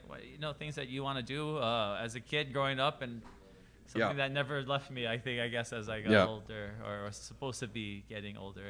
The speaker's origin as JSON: {"language": "English", "region": "Hawaii", "country": "United States", "tie": "born or raised there", "lives_now": "Los Angeles, United States", "said": "I grew up in Hawaii. We never have a team, so I had to financially stake myself in a team when I got in LA."}